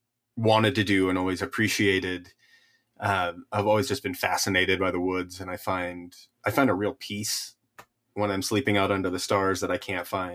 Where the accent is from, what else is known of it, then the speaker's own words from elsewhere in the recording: California, United States; I grew up in the Sierras, essentially.